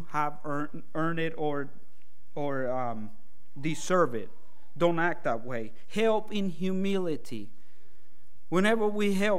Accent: El Salvador; I grew up in El Salvador.

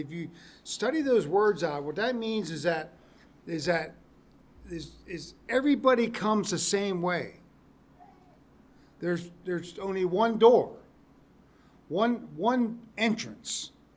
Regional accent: Pennsylvania, United States; It's true, yes, we're from Pennsylvania. We thought we would come here and be a little bit warmer, but we discovered you can have cold weather here in New Mexico.

